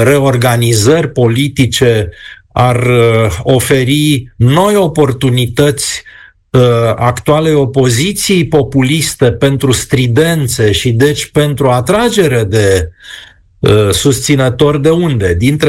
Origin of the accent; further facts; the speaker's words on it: Bucharest, Romania; born there; ca bucureștean din naștere.